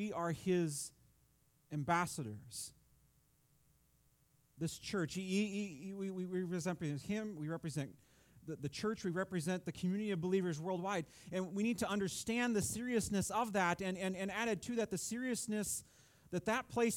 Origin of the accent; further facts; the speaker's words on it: Milledgeville, Georgia, United States; I think back to a little Baptist church I grew up in just outside of Milledgeville on Route 40.